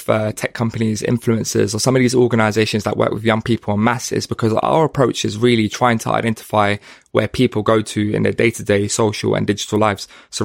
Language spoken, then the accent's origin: English; Hackney, London, United Kingdom; when I was in university and where I grew up in Hackney